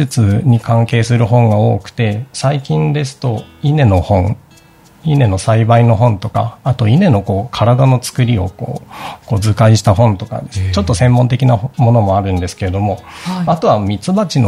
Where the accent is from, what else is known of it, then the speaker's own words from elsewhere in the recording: Yamagata, Japan; 出身は山形県です。